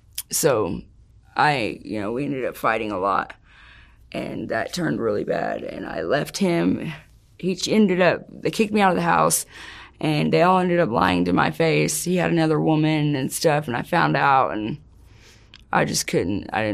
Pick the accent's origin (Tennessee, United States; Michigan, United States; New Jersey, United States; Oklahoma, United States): Oklahoma, United States; Oklahoma City; Oklahoma City, Oklahoma.